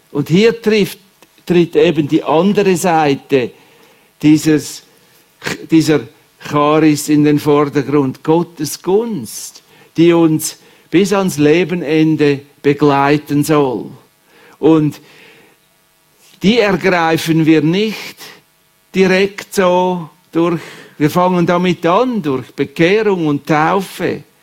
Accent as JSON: {"language": "German", "country": "Switzerland", "said": "Und das hat ja bei uns in der Schweiz einen ganz schlechten Namen, das Wohlstandsevangelium."}